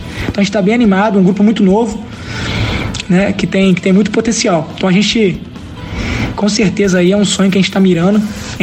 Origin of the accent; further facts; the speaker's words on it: Volta Redonda, Rio de Janeiro, Brazil; O voltaço tá fazendo uma campanha excelente, né? Minha cidade natal.